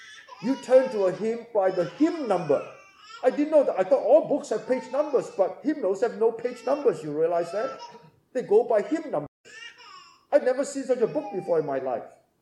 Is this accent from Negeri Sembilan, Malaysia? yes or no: yes; Seremban, Negeri Sembilan, Malaysia; When we were growing up in Seremban, my dad was a multi-millionaire